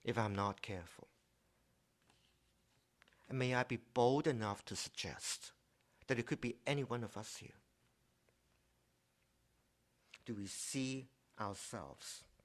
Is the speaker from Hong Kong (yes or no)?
yes; Hong Kong; moved away; Like I said, I came from Hong Kong originally. I left Hong Kong when it was still a British colony.